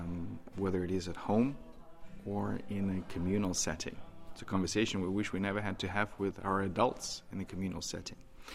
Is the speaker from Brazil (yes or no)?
no; Belarus; now in United States; I grew up in the former Soviet Union. I grew up in Belarus. I've had firsthand experiences of anti-Semitism my entire childhood and teen life and the early adult life as well.